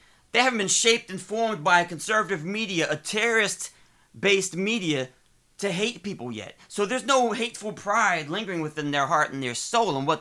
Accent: Ohio, United States; now in Arizona, United States; I'm from Ohio. You know, we're from all over the country

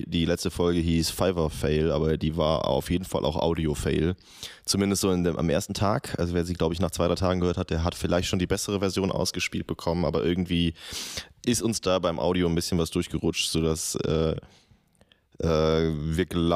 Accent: Langenfeld, North Rhine-Westphalia, Germany; Ja, wer Langenfeld noch nie gehört hat, das ist meine Heimatstadt, das liegt zwischen Köln und Düsseldorf.

